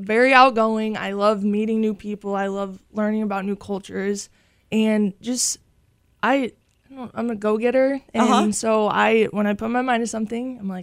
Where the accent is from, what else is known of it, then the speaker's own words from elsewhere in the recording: Missouri, United States; And so since I am from Missouri of the United States of America, I am entered in the North American region